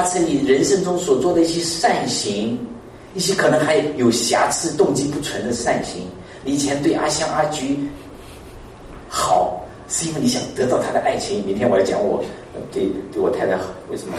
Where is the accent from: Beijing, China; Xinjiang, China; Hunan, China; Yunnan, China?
Hunan, China; born there; 那你像我生在那个湖南农村草棚里面